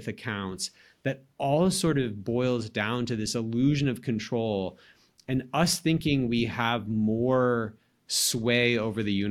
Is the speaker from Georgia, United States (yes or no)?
yes; Atlanta, Georgia, United States; So like I'm from Atlanta.